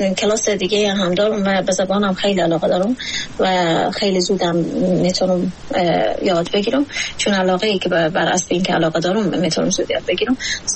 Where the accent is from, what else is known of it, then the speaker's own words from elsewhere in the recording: Afghanistan; ما افغانستانی ها در شرایطی بزرگ شدیم که فقر اقتصادی داریم